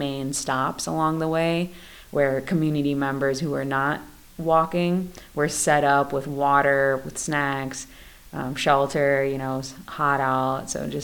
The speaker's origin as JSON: {"language": "English", "town": "Beavercreek", "region": "Ohio", "country": "United States", "tie": "born or raised there", "said": "I grew up in Beaver Creek, and so I'm aware of the racial tensions in Beaver Creek"}